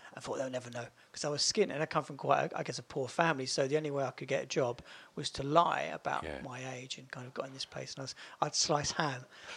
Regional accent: Bletchley, South East England, United Kingdom; where I was growing up in Bletchley, it was quite sterile regarding culture.

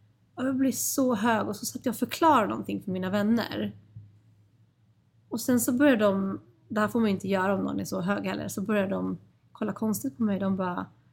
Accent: Stockholm, Stockholm County, Sweden; Jag växte upp vid Stureplansklubbarna och där togs det mycket.

